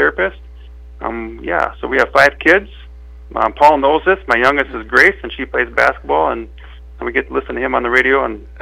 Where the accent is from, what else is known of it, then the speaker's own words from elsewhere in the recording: Minneota, Minnesota, United States; So I'm from Mineota originally. Met my wife Lisa a long time ago, and we met out in Rapid City, and we moved back here to Mineota about 15 years ago to be closer to my parents.